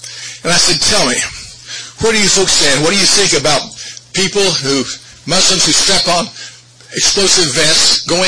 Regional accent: Indianapolis, Indiana, United States; And I'm from Indianapolis. I spent 30 years there. Have grandkids there now, so forth.

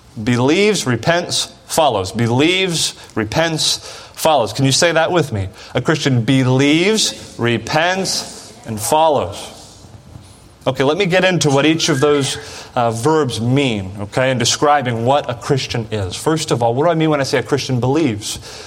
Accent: Florida, United States; Pastor Fisher was one of my pastors in the church I grew up at in Florida

